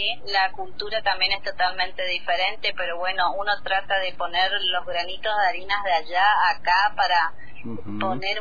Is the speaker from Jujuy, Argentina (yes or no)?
no; Corrientes, Argentina; Yo soy de Corrientes, vine recibida allá, soy técnica en agente sanitario y vine a tener mi proyecto de vida acá, en Río Negro. Así que acá en General Roca, anclé.